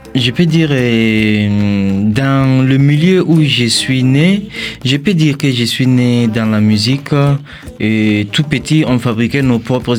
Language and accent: French; Burkina Faso; Donc voilà, je suis burkinabé. Je viens du Burkina Faso